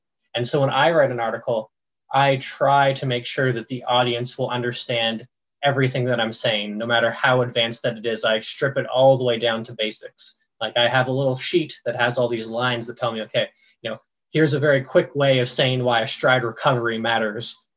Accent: Ontario, Canada; I grew up in the middle of Hockeyville, Ontario. Like I grew up right in the middle of everyone around me played hockey.

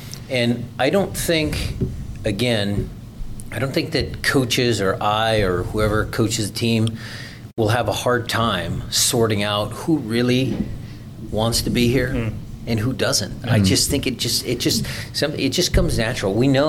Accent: Seattle, Washington, United States; coming from a perspective of being born and raised in Seattle.

